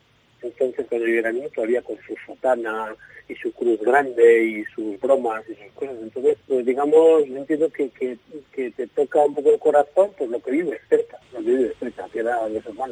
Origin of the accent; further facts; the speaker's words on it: Cervatos, Cantabria, Spain; desde 10 años yo empecé a estudiar en una escuelita en mi pueblo, Cervatos, a 5 kilómetros de Reynosa